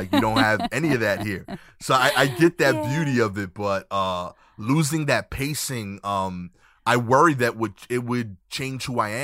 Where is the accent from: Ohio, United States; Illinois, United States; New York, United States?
New York, United States; Brooklyn; But yeah, I grew up in Brooklyn, New York. I'm from East New York specifically. I went to school mostly in that area until high school.